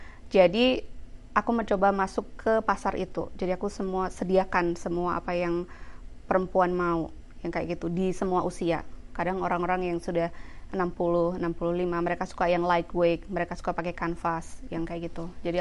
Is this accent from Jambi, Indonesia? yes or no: no; Salatiga, Central Java, Indonesia; Iya, saya dari Salatiga, besar di Salatiga.